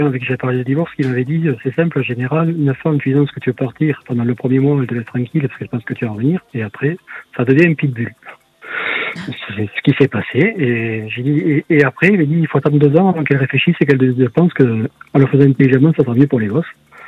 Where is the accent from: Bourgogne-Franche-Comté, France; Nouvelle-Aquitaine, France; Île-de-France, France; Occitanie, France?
Occitanie, France; Toulouse; Non, je suis un pur Toulousain, donc j'aime bien le contact